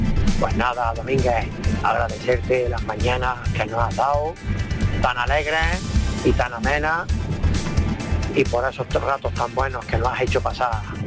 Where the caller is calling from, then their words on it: Andújar, Andalusia, Spain; de Andújar, transportista.